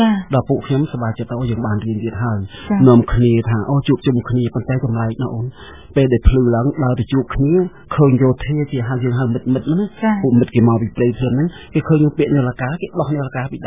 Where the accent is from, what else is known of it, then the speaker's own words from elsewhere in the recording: Thma Koul, Battambang, Cambodia; ខ្ញុំកើតនៅបាត់ដំបងតែម្ដង